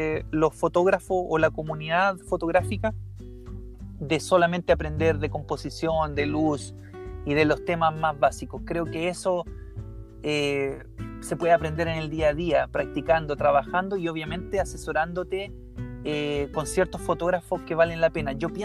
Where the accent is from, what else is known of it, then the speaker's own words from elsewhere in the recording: Chile; disculpen mi cachai, pero soy bastante chileno en ese punto